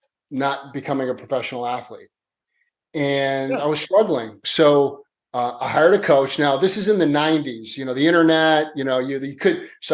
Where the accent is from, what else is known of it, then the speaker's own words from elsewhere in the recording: Chicago, Illinois, United States; now in Los Angeles, United States; Born and raised in Chicago. Played football, and was an amateur boxer.